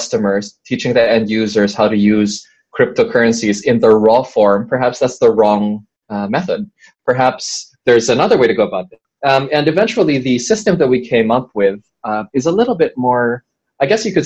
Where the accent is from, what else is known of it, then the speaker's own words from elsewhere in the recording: Philippines; Well, I mean, so I am from the Philippines